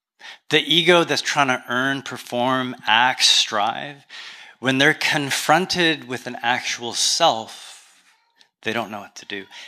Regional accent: Canada; accent: Canadian; excuse my Canadian accent.

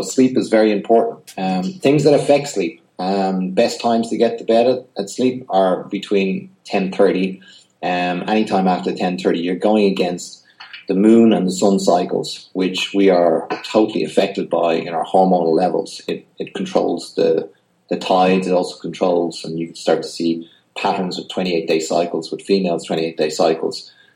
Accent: Malahide, County Dublin, Ireland; I'm very familiar with that High Rock in Portmarnock because I'm from Malahide, so I've definitely jumped in there a couple of times.

